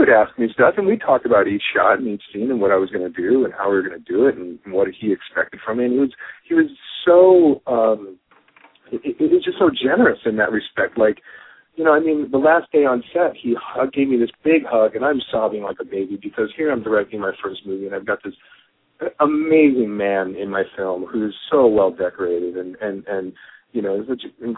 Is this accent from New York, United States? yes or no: yes; Brooklyn, New York, United States; also born or lived in Utah / Oregon; now in Minnesota, United States; I'm a kid from Brooklyn. I ended up on the West Coast in the movie business. I moved all over the place. I lived in Utah and Oregon, and now I'm in Minnesota.